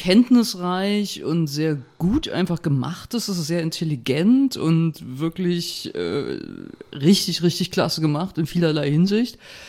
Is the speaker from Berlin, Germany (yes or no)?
yes; Berlin, Germany; Ich bin damals in Neukölln zur Schule gegangen, war in der Neuköllner Gesamtschule.